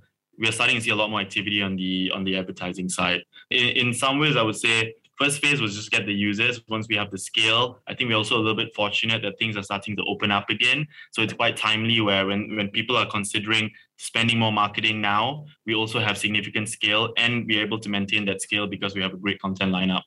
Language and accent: English; Malaysia; being Malaysian, having been in the industry a little bit before, just the importance of having great local content was very apparent to me